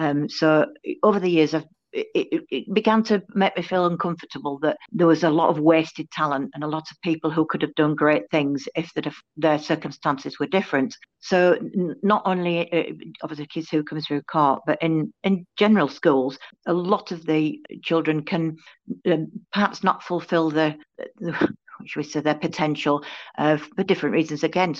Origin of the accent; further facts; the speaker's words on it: Bradford, Yorkshire and the Humber, United Kingdom; I was born in Bradford and I've grown up here. Went to school in Bradford to Bellevue Girls Grammar.